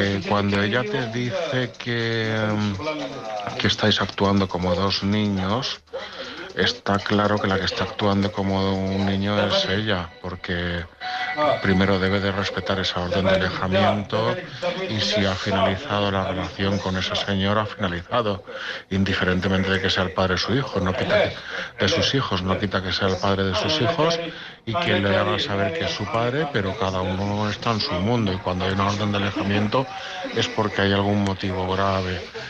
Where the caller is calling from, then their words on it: Alicante, Valencian Community, Spain; de Alicante.